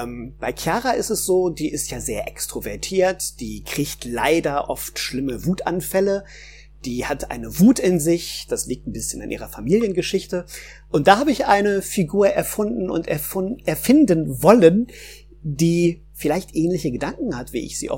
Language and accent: German; Hanover, Lower Saxony, Germany; now in Essen, Germany; Und eigentlich komme ich aus Hannover, habe in Göttingen Deutsch und Englisch studiert, bin dann für die Lehrerausbildung nach Nordrhein-Westfalen gekommen und lebe jetzt schon ziemlich lange im Ruhrgebiet.